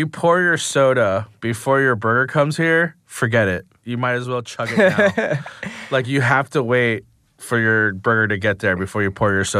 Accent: Pico Rivera, California, United States; I grew up in Pico Rivera, but by the time my parents moved to San Marino, I was going to college out here on the west side

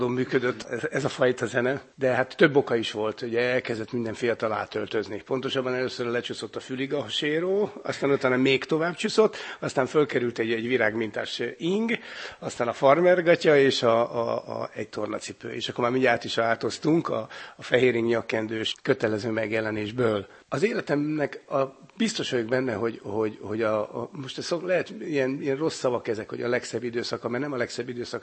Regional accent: Budapest, Hungary; a nagymamám befogadott, és tulajdonképpen úgy nőttem föl, én az egész fiatalságomat Angyalföldön töltöttem el egy kis lakásban.

